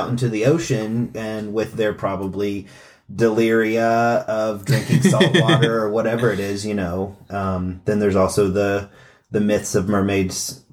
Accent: North Carolina, United States; But they're from my hometown of Wilkes County.

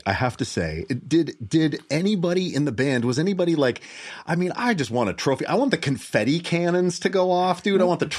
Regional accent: Montana, United States; I'm from Montana. And so, you know, the country phase for me was really welcomed.

